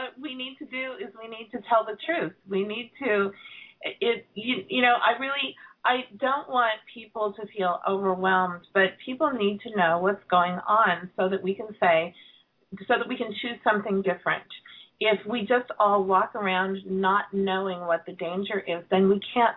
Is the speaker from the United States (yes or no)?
yes; California, United States; when we were kids growing up in Contra Costa County.